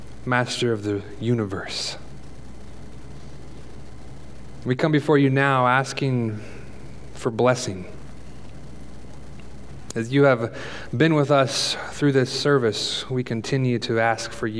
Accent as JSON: {"language": "English", "town": "Seattle", "region": "Washington", "country": "United States", "tie": "born or raised there", "said": "Growing up in Seattle was a very exciting place to grow up."}